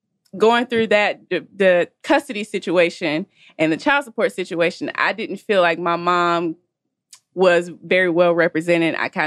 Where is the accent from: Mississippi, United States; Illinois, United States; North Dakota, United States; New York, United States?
Mississippi, United States; Jackson; That's where I'm from Jackson, Mississippi.